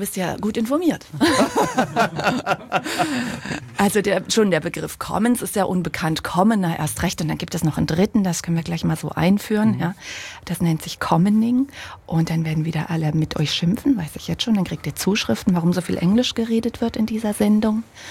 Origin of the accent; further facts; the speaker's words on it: Germany; na, ich bin ja ein Kind der DDR. In einem kleinen Dorf aufgewachsen, 500 Meter vom Sperrgebiet.